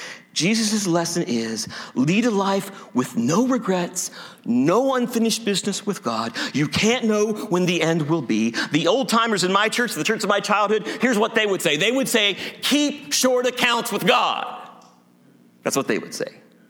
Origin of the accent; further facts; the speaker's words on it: Circleville, Ohio, United States; Every year in my hometown of Circleville, Ohio, you can visit the Circleville Pumpkin Show.